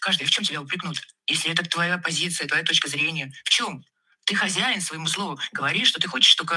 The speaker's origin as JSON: {"language": "Russian", "country": "Russia", "said": "Я люблю Россию, я люблю, что я россиянка."}